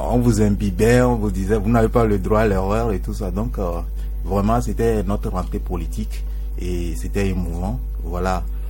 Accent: Togo; Nous tous, nous sommes des Togolais.

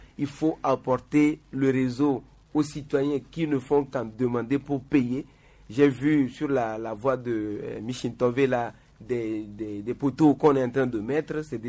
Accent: Togo; nous sommes journalistes, nous sommes Togolais.

